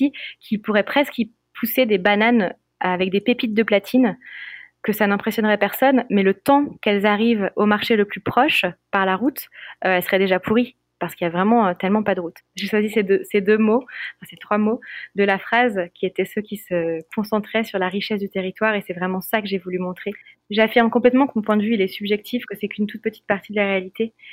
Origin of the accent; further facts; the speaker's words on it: France; je suis française, européenne, et que c'est pas ma région, c'est pas mon territoire